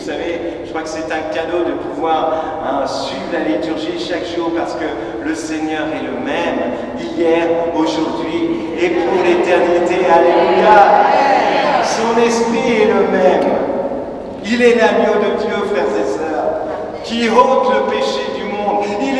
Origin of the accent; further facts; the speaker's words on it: Paris, Île-de-France, France; dans ce quartier où j'ai grandi, à Porte-d'Aubervilliers, une petite école de secteur.